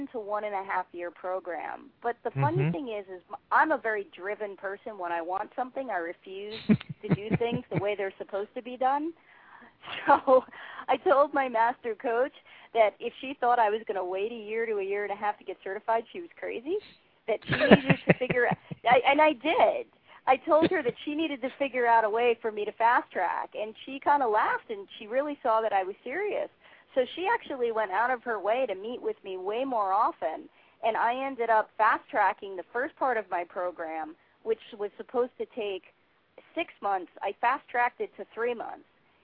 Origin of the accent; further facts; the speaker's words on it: United States; I grew up just outside New York City and spent a lot of my adult life bouncing around from job to job.